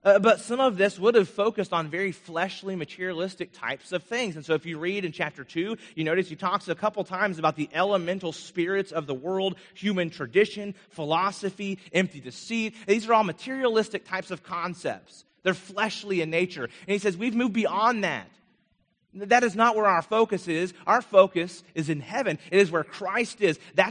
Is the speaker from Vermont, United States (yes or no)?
yes; Vermont, United States; When I was growing up in Vermont, I skied all the time.